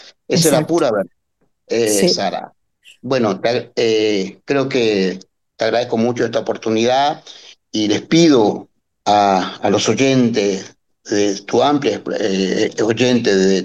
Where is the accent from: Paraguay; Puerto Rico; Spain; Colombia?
Paraguay; now in Argentina; yo soy paraguayo, pero a la vez tengo dos hijos argentinos